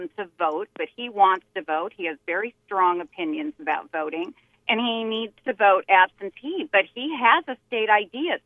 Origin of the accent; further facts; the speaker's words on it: Minnesota, United States; I was raised in Minnesota.